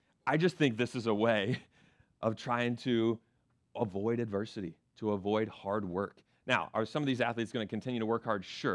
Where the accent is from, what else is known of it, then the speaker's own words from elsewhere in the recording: Florida, United States; I grew up in Florida. Classic thing with this is whenever there's a hurricane coming